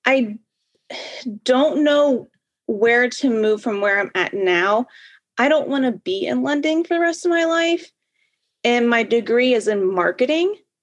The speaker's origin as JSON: {"language": "English", "town": "Cincinnati", "region": "Ohio", "country": "United States", "said": "I'm from Cincinnati, Ohio, and my occupation is lending, auto lending specifically."}